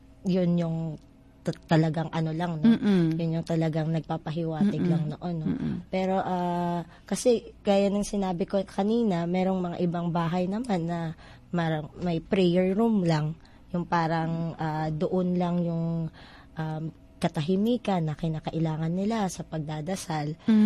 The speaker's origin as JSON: {"language": "Tagalog", "town": "Iloilo", "region": "Western Visayas", "country": "Philippines", "tie": "born or raised there", "said": "Kunyari po, ako, tubong Iloilo po ako."}